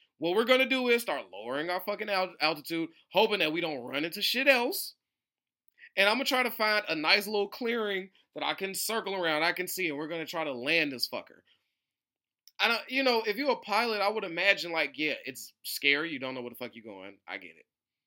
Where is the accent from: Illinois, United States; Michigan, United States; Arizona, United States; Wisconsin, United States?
Illinois, United States; Chicago; I'm crossing this fucking street. I'm from Chicago.